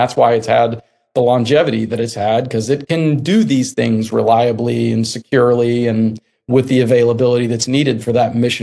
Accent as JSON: {"language": "English", "region": "Texas", "country": "United States", "tie": "born or raised there", "said": "I studied in school. I grew up in Texas. I studied COBOL."}